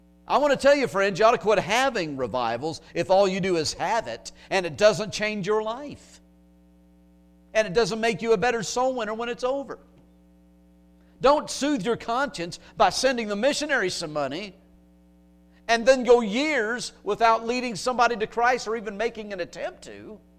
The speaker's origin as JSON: {"language": "English", "region": "Indiana", "country": "United States", "said": "I'll just throw that out there while we're here, since I'm from Indiana."}